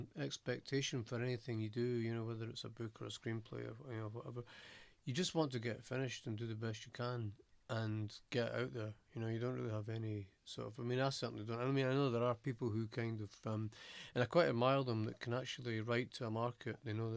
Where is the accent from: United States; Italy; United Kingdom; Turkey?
United Kingdom; Scotland; obviously being Scottish, you know, I'd have to say Scotland because you just, you know, you've got a love for where you come from